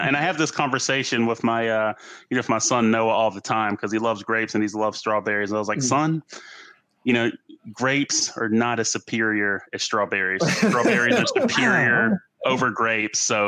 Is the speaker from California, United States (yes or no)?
no; Alabama, United States; I'm a born and raised in Alabama. Roll Tide.